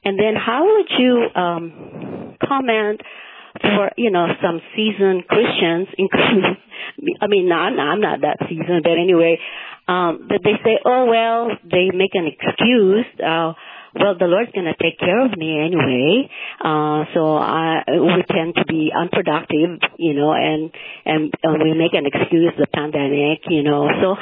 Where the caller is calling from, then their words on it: Rancho Cucamonga, California, United States; Rancho Cucamonga.